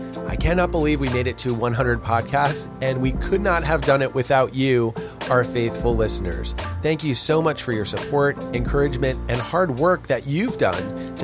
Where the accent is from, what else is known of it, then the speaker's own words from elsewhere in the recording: Galveston, Texas, United States; Beryl made a landfall as a rare July hurricane in the state of Texas, greatly impacting my hometown of Galveston.